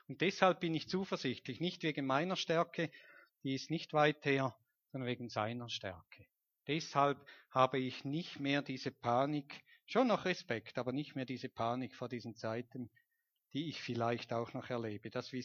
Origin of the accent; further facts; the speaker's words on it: Switzerland; wir sind Schweizer und wir leben ja nicht von der Hand in den Mund